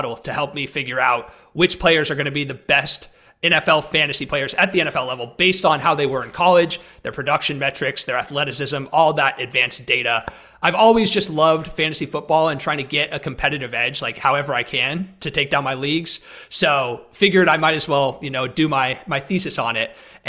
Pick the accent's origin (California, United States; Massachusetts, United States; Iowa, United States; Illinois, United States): California, United States; now in Sacramento, United States; So I'm originally from the East Bay in California, about an hour outside of San Francisco. I live in Sacramento now